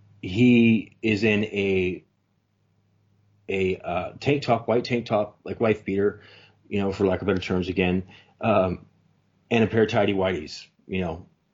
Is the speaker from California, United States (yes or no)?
yes; Concord, California, United States; that's Napa's, you know, several hours away from where I grew up in Concord in the Bay Area.